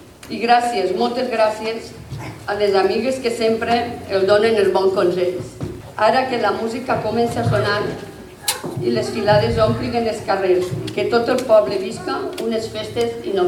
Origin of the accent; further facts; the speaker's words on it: Pego, Valencian Community, Spain; si tindria prou força per a representar el meu poble, siguent la primera dona ambaixadora del poble de Pego